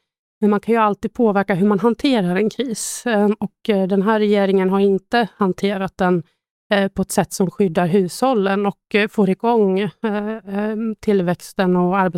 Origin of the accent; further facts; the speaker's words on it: Sandviken, Gävleborg County, Sweden; now in Nacka, Sweden; Jag kommer från Sandviken, bruksort. Nu bor jag ju i Stockholm, då, eller till och med faktiskt i Nacka.